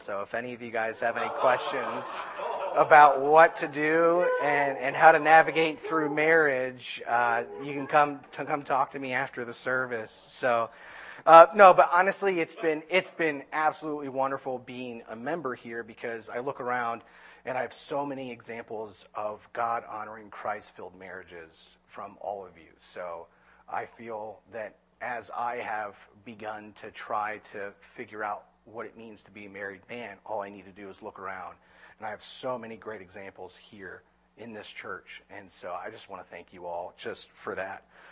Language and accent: English; New Jersey, United States; But I'm originally from New Jersey, so you all will have to suffer through the ramblings of a Yankee.